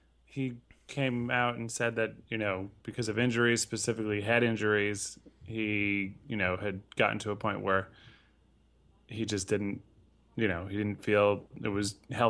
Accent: Connecticut, United States; Growing up in Connecticut, I went to a lot of games up there, you know

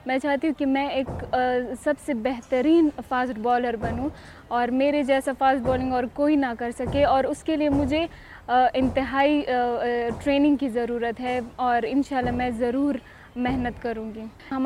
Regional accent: Khyber Pakhtunkhwa, Pakistan; اور میں خیبر ایجنسی سے تعلق رکھتی ہوں. میں پیدا بھی وہیں پر ہوئی ہوں اور ابھی سیکنڈ ایئر بھی وہیں سے کر رہی ہوں. میں آرمی کالج اور اسکول میں پڑھتی ہوں

